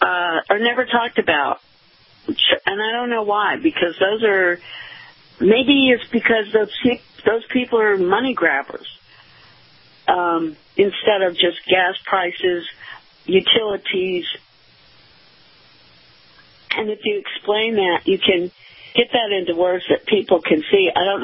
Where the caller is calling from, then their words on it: St. Petersburg, Florida, United States; from St. Petersburg.